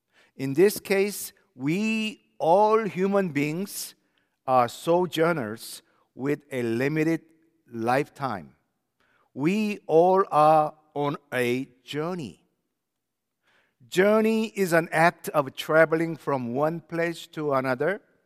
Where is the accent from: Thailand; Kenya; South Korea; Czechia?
South Korea; moved away as an adult; now in United States; I traveled mostly to my home country, South Korea, with my family several times, and I loved every moment of those overseas trips. I cannot believe that it has been over 40 years since I immigrated into this United States of America.